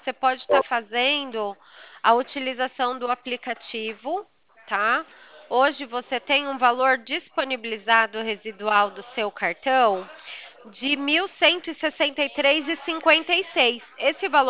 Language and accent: Portuguese; São Paulo, Brazil; Eu sou daqui de São Paulo.